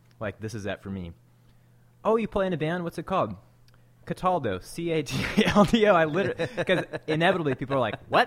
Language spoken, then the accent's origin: English; Moscow, Idaho, United States; which is just a little ways north of where I grew up in Moscow.